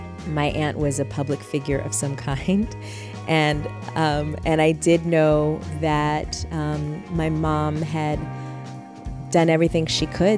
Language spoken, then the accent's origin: English; Oakland, California, United States; also born or lived in Berkeley, United States; Yeah, I grew up in Oakland, North Oakland. And Berkeley, spent a lot of time in Berkeley going to school.